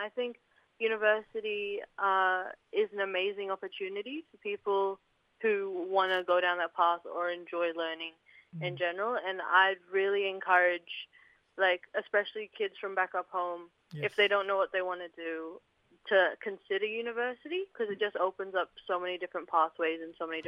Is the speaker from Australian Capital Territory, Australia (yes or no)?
no; Thursday Island, Queensland, Australia; Well, I'm a proud Torres Strait Islander woman, born and raised on Thursday Island, Waiben, in the Torres Strait